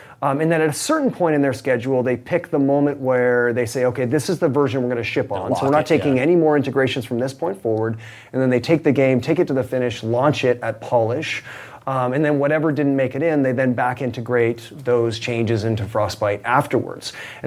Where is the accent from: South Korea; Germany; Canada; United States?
Canada; I grew up a diehard Vancouver Canucks fan. I mean, I'm Canadian, so, you know, hockey was a sport that I grew up loving.